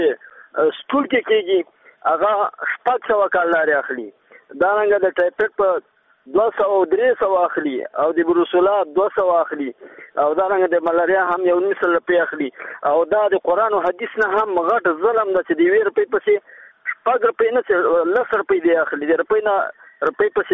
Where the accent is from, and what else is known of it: Laghman, Afghanistan